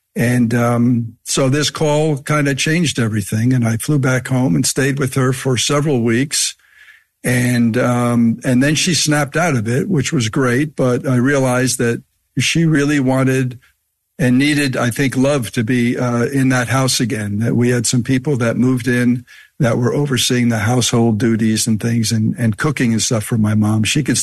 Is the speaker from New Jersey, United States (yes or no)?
yes; New Jersey, United States; so I grew up in New Jersey with, there were six of us, six kids.